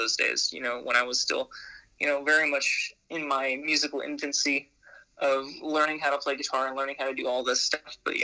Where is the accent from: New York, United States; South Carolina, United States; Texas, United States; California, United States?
California, United States; I'm from California.